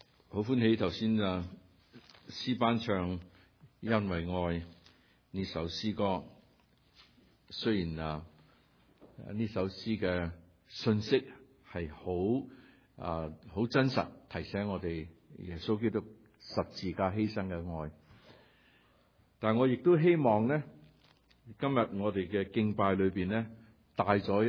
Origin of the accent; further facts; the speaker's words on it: Chaozhou, Guangdong, China; 对唔住，我都系潮州人。我都系广东人。